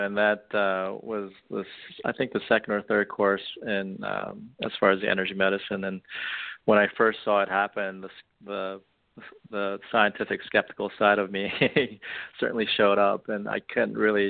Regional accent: East Coast, United States; I grew up on the East Coast and always had a desire to live on the West.

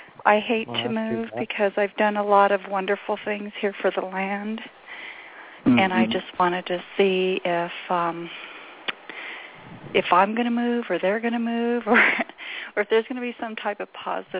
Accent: New Mexico, United States; I'm from New Mexico.

